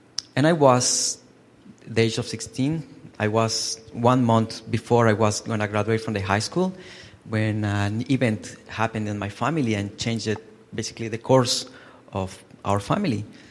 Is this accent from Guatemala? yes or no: yes; Guatemala; Well, I am from Guatemala, a country in Central America. I was raised and I was born in a Christian family. I am the third of six kids.